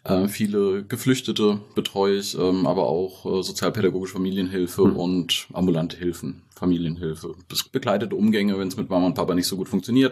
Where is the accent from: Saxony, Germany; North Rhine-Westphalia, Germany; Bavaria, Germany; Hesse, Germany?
Hesse, Germany; Fulda; Ich bin hier in Fulda geboren. Ja. Also ich bin tatsächlich aus Fulda-Niesig gebürtig, hier aufgewachsen, jahrelang gewesen. Zwischendurch mal ein bisschen durch Deutschland gereist und gezogen, aber immer wieder den Lebensmittelpunkt hier in Fulda so gehabt.